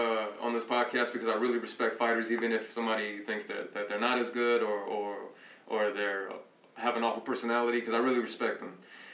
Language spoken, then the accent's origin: English; Long Beach, California, United States; you know, I'm from Long Beach and, you know, L.A. and Long Beach were... We're Kobe Nation.